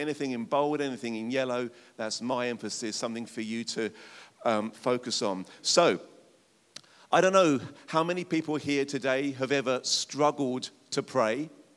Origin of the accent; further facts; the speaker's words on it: England, United Kingdom; And as an Englishman, I want to say welcome to our nation.